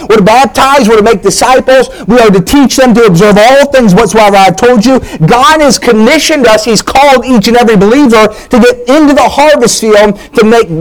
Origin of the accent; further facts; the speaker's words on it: New Hampshire, United States; I grew up in New Hampshire. A lot of my friends were Catholics.